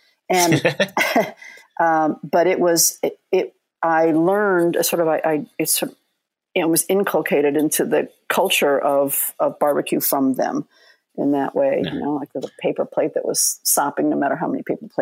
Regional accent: Midwest, United States; I remember the very first barbecue joint when in growing up in the Midwest

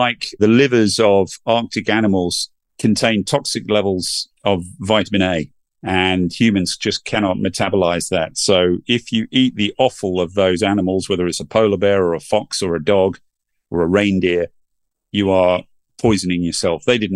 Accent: Malaysia; I grew up in Malaysia as a young child.

